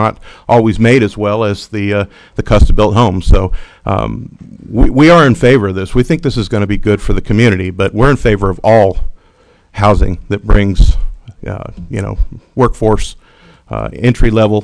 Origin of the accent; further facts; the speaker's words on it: Carlsbad, United States; also born or lived in Sunnyview; I grew up in Carlsbad, grew up in Sunnyview. I've lived in mobile homes before, double wides, single wides.